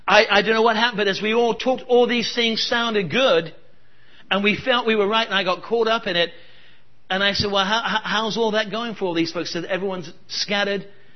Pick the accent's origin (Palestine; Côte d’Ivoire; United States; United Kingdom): United Kingdom; England; I'm an Englishman. I've been in the mission field too long.